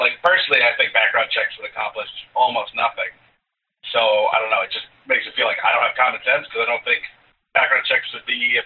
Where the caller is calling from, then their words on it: New Hampshire, United States; from New Hampshire.